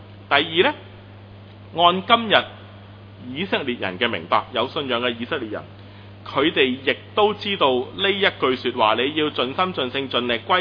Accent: Hong Kong; 我哋香港人已经被训练。

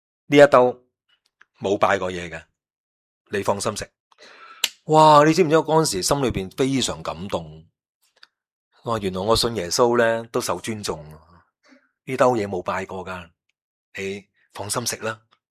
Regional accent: China; 你唔会即係我哋中国人成日讲咩行路打倒褪呀嘛。

